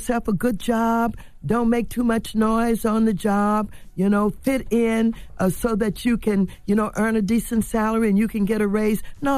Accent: St. Louis, Missouri, United States; I'm from St. Louis.

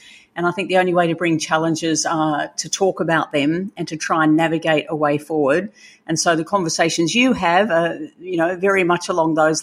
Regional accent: Manly, New South Wales, Australia; born there; I was born in Manly on the northern beaches of Sydney, and my mum and dad were surfers

